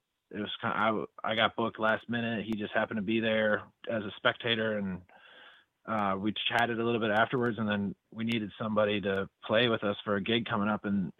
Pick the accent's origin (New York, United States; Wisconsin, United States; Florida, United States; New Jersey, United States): Wisconsin, United States; Kimberly; I grew up in Kimberly, up in the Appleton area.